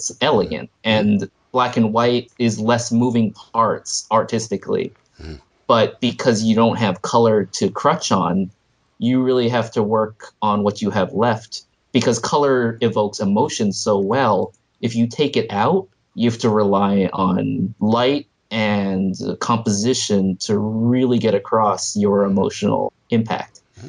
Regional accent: Bangkok, Thailand; And I grew up in Bangkok in Asia. So robots were just like part of my childhood.

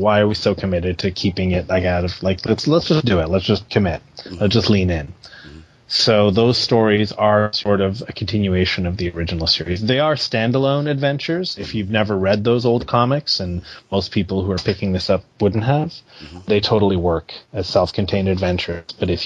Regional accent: Canada; I definitely know that even as a Canadian, I was perplexed by it.

